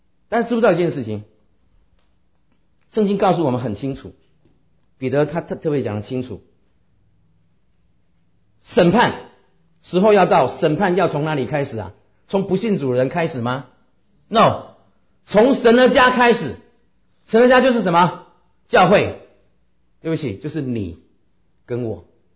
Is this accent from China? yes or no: no; Taiwan; now in United States; 我从台湾来，我们台湾常常有地震，来到美国家之后也常常有地震啊。